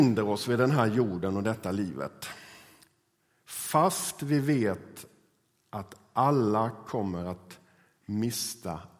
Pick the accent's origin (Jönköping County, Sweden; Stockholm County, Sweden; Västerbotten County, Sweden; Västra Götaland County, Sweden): Jönköping County, Sweden; Kvarnabo; also born or lived in Örebro / Värnamo; att vara en Gnosjöbo. För det är ju det jag är från första början. Jag är ju född och uppvuxen i Kvarnabo, där jag också bor nu då. Mitt föräldrahem. Flyttade dit för ett par år sedan. Annars har jag bott lite i Örebro och i Värnamo.